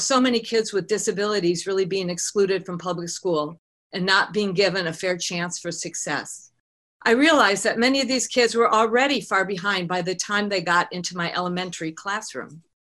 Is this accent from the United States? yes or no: yes; Wisconsin, United States; I grew up in Wisconsin, and I was a young adult in a racially segregated city during the civil rights movement.